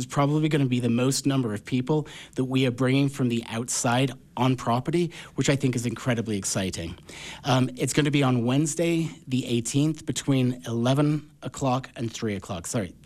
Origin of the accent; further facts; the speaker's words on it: Cayman Islands; also born or lived in Bahamas / England; I was born in the Bahamas, of all places, and then before I was one, I moved to the Cayman Islands. And I think that's probably where hospitality dug its fingers into me.